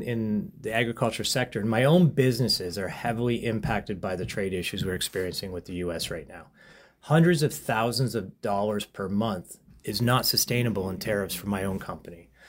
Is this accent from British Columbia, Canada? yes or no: no; Chatham, Ontario, Canada; born there; now in Leamington, Canada; Well, I was born in Chatham and I raised my family in Leamington.